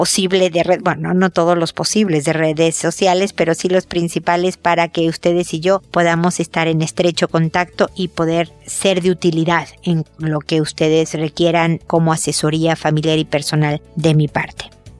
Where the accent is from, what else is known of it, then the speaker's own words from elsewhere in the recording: Mexico; now in Chile; yo soy mexicana, pero vivo en Chile.